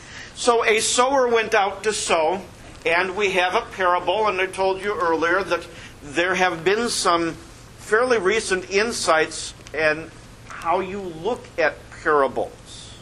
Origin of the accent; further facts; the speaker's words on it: Chicago, Illinois, United States; also born or lived in Iowa; I learned this growing up in the Chicago area and then heading out to Iowa where my first congregation was and living in a farm community